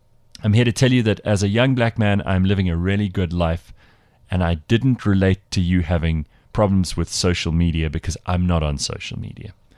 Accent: Durban, KwaZulu-Natal, South Africa

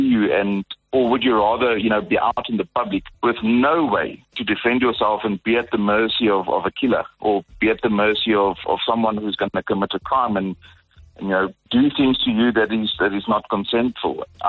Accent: South Africa; But as women, as South African citizens, whether you're male or female, we have to start arming ourselves.

